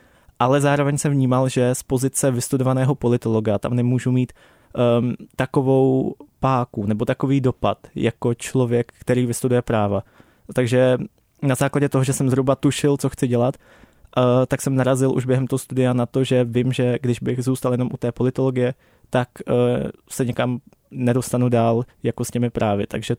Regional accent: Vysočina Region, Czechia; Já jsem totiž z Vysočiny. Čili pro mě jako člověka, který celou dobu žil v jednom malém městě

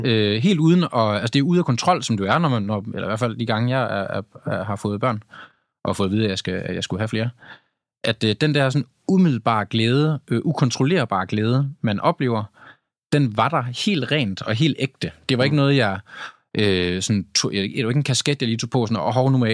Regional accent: Tylstrup, North Denmark Region, Denmark; når jeg var hjemme i Tylstrup, hvor jeg kom fra, en lille bitte landsby

